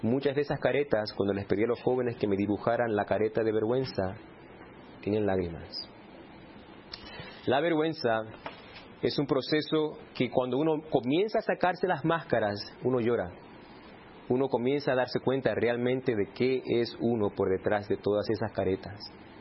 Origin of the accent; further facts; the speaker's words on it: Argentina; Soy argentino, soy adventista, soy ilegal.